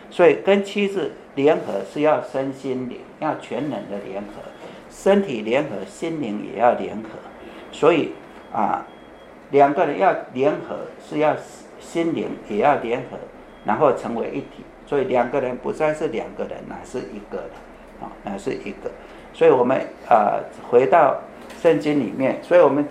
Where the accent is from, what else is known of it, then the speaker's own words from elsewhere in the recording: China; 我们基督徒，特别我们中国人比较麻烦，我们抓孩子抓太紧。